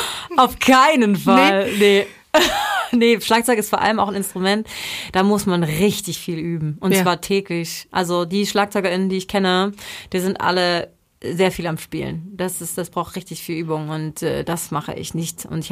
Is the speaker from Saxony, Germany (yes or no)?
no; Baden-Württemberg, Germany; Obwohl ich da 18 Kilometer von aufgewachsen bin.